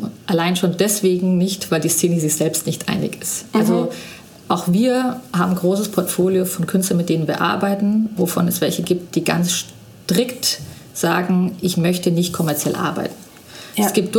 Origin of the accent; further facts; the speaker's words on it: Munich, Bavaria, Germany; Wir sind beide Münchner